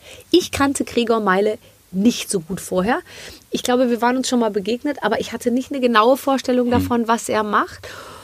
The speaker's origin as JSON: {"language": "German", "town": "Munich", "region": "Bavaria", "country": "Germany", "said": "Überhaupt nicht, ich komme aus München."}